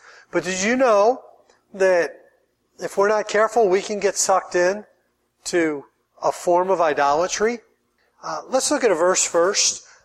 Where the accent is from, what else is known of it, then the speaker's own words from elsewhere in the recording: United States; You know, I grew up in America.